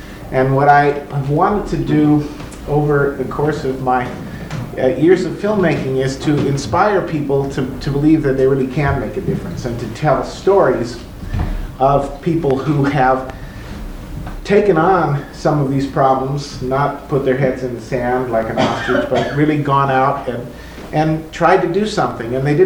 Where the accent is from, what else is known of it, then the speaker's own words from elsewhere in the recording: Minnesota, United States; moved away as an adult; now in Seattle, United States; I moved actually to Seattle from Minnesota and actually started my television work with KTCA, some of you are familiar with Channel 2 in Minneapolis